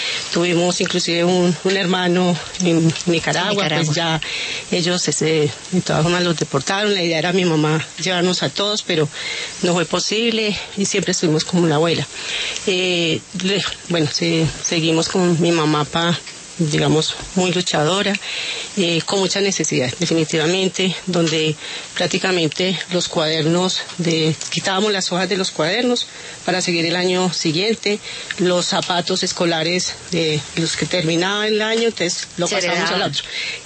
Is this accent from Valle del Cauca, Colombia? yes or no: no; Antioquia, Colombia; yo soy una paisa, vengo de una familia humilde, un barrio humilde